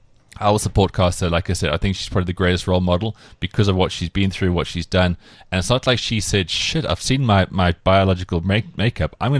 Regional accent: Western Cape, South Africa; when I was growing up in the Cape, I went to Wynberg

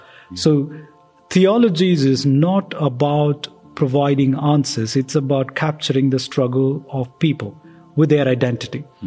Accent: India; There are places where I will not be welcome here, even though I'm in a different country. But I, as an Indian Christian, I won't be welcome in certain places because my name signifies that I am a Dalit.

